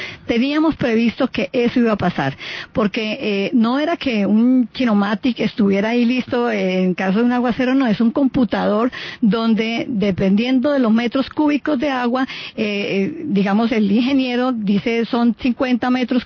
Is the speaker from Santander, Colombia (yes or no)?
yes; Santander, Colombia; now in Bogotá, Colombia; soy santandereana, todo lo que me ha dado, amo Bogotá infinitamente, mis hijos nacieron acá